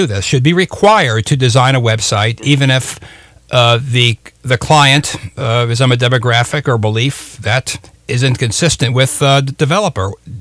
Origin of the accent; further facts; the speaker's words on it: United States; I'm an American. I'm a capitalist.